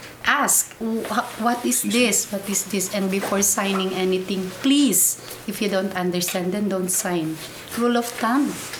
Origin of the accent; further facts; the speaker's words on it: Philippines; my opinion will not matter because I'm Filipino.